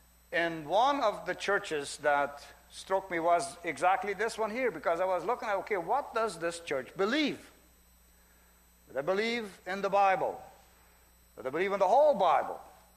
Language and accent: English; Brazil; moved away as an adult; we are from Brazil. Originally, we lived there about 40 years. The last 10 years in Brazil, at least, we were living, 11 years actually, we were living in a big city called Curitiba.